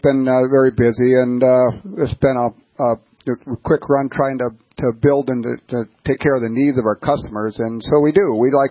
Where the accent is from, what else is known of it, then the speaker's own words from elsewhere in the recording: North Dakota, United States; Partly because of our background and growing up in North Dakota and the things that we stand for